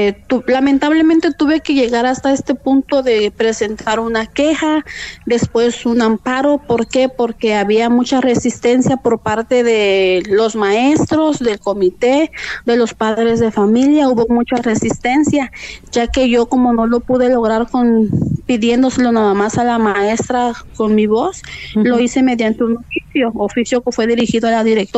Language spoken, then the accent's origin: Spanish; San José Manialtepec, Oaxaca, Mexico; also born or lived in Nuevo León; nosotros somos originarias de esta comunidad de San José Manialtepec. Lamentablemente por cuestiones de trabajo tuvimos que salir al estado de Nuevo León